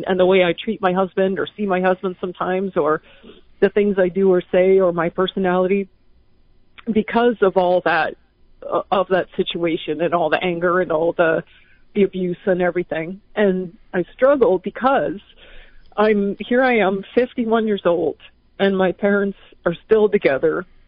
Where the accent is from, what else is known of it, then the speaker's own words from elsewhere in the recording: Canada; moved away as an adult; now in United States; I'm from Canada.